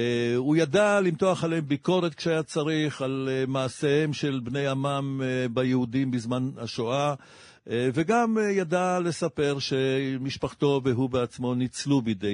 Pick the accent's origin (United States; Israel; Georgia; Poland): Poland; כשהייתי ילד בפולין, וזה מתחבר לנושא שתכף נדבר עליו, היו בלונים כאלה מעל שטחה של פולין הקומוניסטית